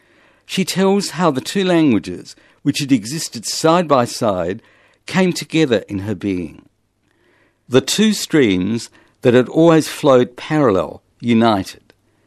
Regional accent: Australia; on my experience as an Australian-born and raised bilingual and as the father of an Australian-born and raised bilingual.

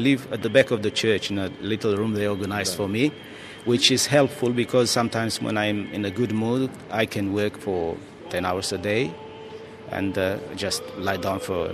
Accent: Romania; English is a second language; moved away as an adult; now in Greece; I come from Romania. I lived half of my life in a communist dictatorship, and when the gate was open and the communism finished, I ended up in Greece

